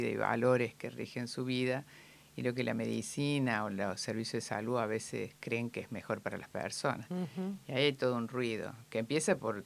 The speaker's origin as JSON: {"language": "Spanish", "region": "Córdoba", "country": "Argentina", "said": "Argentina, yo soy cordobesa."}